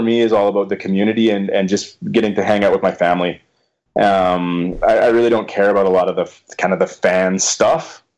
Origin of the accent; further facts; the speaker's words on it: Canada; Hoth wasn't always that exciting as a kid growing up in Canada, I can assure you.